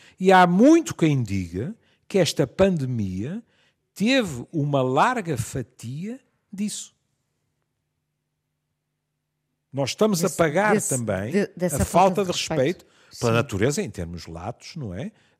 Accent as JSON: {"language": "Portuguese", "town": "Porto", "region": "Norte", "country": "Portugal", "said": "Sendo eu tripeiro"}